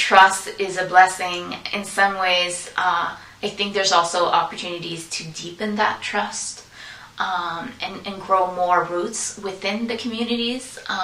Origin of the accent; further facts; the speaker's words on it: Canada; I am from Canada. I've been here most of my life.